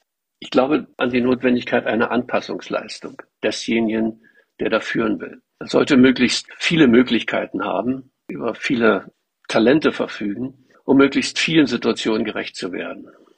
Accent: Berlin, Germany; Ich bin ein Berliner und wollte in die Industrie. Und in und um Berlin ist da nicht allzu viel.

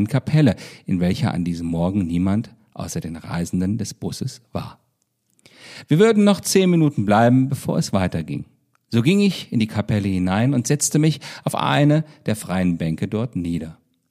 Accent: Baunatal, Hesse, Germany; die Messe für meine Heimatstadt Baunatal

